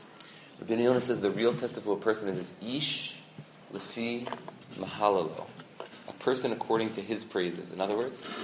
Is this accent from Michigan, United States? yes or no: no; Lower Merion, Pennsylvania, United States; I grew up in Lower Merion